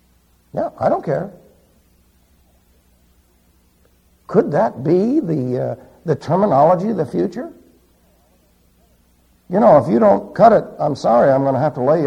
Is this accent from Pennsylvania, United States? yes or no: no; New York City, New York, United States; And I was raised in New York City. Yeah, you know where that lousy salsa comes from. New York City!